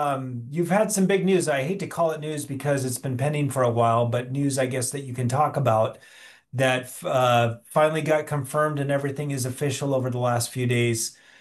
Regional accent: Alaska, United States; I'm originally from Alaska, so you're in Alaska, very great mining jurisdiction.

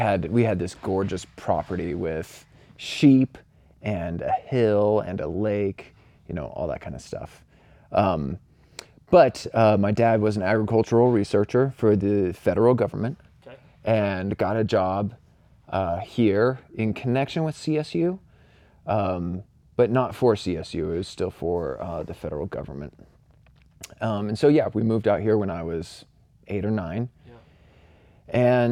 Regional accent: Manhattan, Kansas, United States; born there; also born or lived in Columbia, Missouri / Fort Collins, Colorado; So I was born in Manhattan, Kansas.

